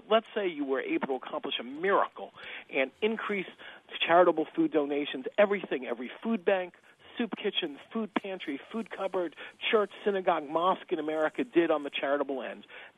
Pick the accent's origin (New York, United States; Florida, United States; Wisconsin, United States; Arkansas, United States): New York, United States; I grew up in Rockland County, New York, about 20 miles north of New York City, which was a leasy middle-class suburb when I was growing up. I'm 44 now.